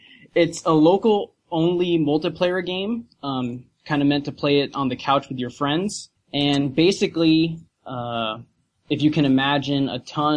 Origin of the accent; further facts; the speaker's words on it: California, United States; now in Albuquerque, United States; Well, I'm originally from California, the 805, and moved to Albuquerque, and I've been here ever since.